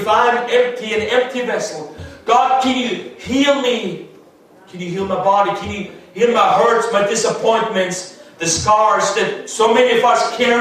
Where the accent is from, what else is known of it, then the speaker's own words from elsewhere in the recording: Austria; English is a second language; moved away; See, when I grew up in Austria, I don't remember any of my friends' families, the parents not being divorced.